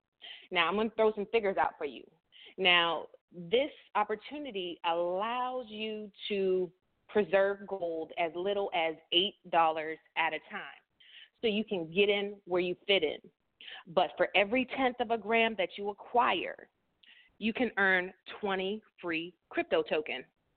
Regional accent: Youngstown, Ohio, United States; now in Grovetown, United States; I'm originally from Youngstown, Ohio, currently repping Grovetown, Georgia

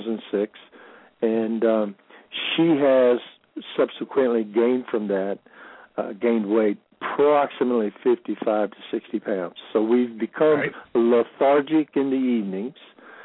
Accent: Cocoa Beach, Florida, United States; I'm originally from Cocoa Beach, Florida, so it doesn't matter. I didn't wear socks half the time anyway.

